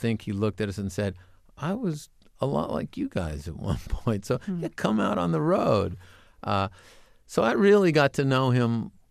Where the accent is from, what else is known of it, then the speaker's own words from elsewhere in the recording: New Hampshire, United States; I grew up in New Hampshire, and the radio station that we listened to is WBCN in Boston.